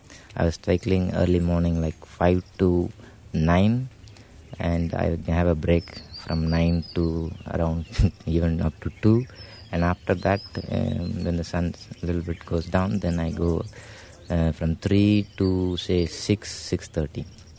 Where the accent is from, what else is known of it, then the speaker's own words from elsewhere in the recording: Auroville, Tamil Nadu, India; from Auroville, at present living at Sincerity. I was born and brought up here in Auroville